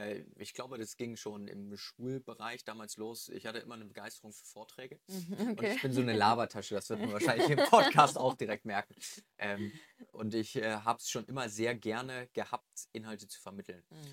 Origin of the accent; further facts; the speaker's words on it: Hamburg, Germany; dann sind wir zurück sogar in meine Heimat hier nach Hamburg auch gekommen